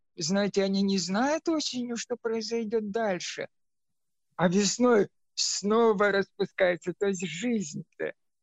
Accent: Siberia, Russia; born there; Я родился в Сибири, там, где Иртыш впадает в прекрасное местечко.

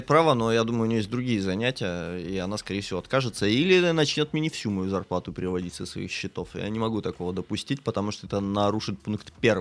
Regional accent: Russian Far East, Russia; я сам с Дальнего Востока, там не так-то просто найти специалиста

